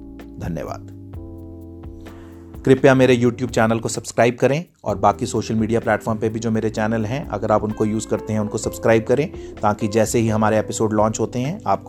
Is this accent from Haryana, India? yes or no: yes; Faridabad, Haryana, India; army छोड़कर मैं वापस आ गया और मेरे होम टाउन फरीदाबाद में